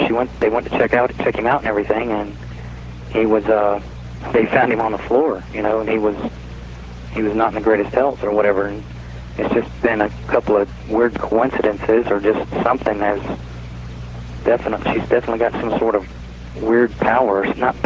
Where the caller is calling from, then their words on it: Anchorage, Alaska, United States; I'm calling from Anchorage, Alaska.